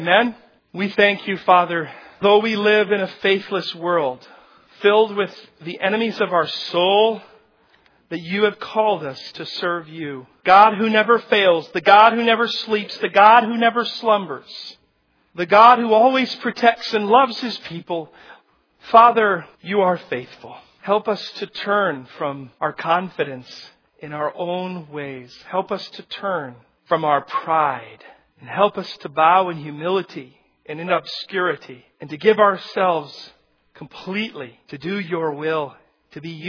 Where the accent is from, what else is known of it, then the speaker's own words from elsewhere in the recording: Chicago, Illinois, United States; I went to Spain and they heard I was from Chicago.